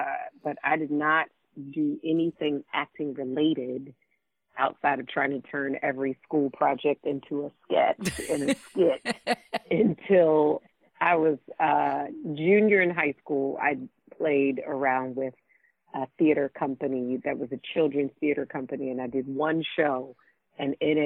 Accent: Detroit, Michigan, United States; born and raised in Detroit on the east side, and that was probably the best thing that I think could have happened to me as a young Black girl growing up in America, to be, you know, nurtured and cultivated in that city in particular.

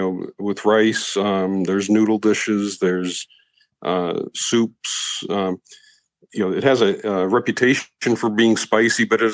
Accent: Boston, Massachusetts, United States; also born or lived in Italy; Well, I was actually born in Italy and lived in Europe till I was eight. So, well, my dad was working in Europe. So, but then after that, pretty much in the Boston area until I graduated college.

